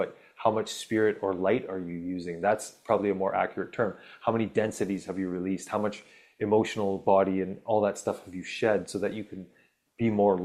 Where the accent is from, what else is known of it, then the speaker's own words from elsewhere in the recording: Ontario, Canada; I grew up in Northern Ontario.